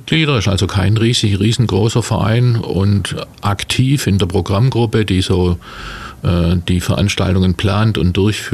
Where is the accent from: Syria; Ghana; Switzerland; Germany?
Germany; Ulm, Baden-Württemberg; bin gebürtiger Ulmer, in Ulm aufgewachsen, war zum Studium dann mal weg und dann hat es mich zufällig wieder nach Ulm verschlagen.